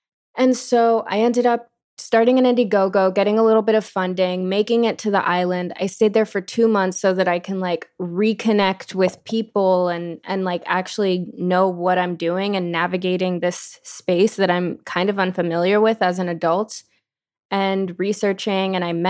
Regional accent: Florida, United States; now in California, United States; Because growing up in Florida, I was not super connected with my Puerto Rican culture. I was assimilating and surviving in this public school system. And then when I moved to California, I was like, oh, shit.

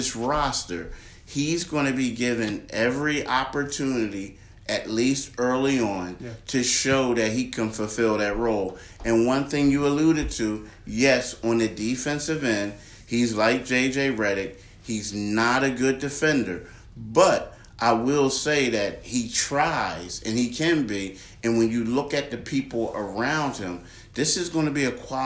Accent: Philadelphia, Pennsylvania, United States; now in South Jersey, United States; I grew up in Philly. I live in South Jersey now.

